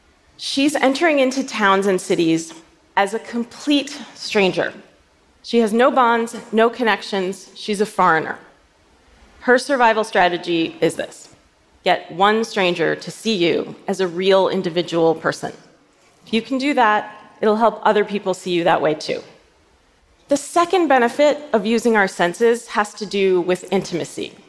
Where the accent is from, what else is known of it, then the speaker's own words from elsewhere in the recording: New York, United States; which I'm a New Yorker, so that means I was actually standing in the street on the storm drain